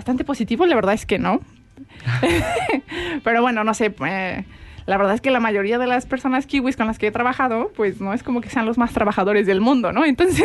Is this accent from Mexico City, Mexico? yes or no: yes; Mexico City, Mexico; De la Ciudad de México